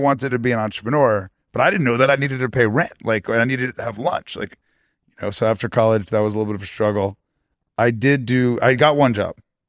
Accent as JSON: {"language": "English", "region": "Florida", "country": "United States", "tie": "born or raised there", "said": "So, you know, I grew up in South Florida. My dad's an entrepreneur."}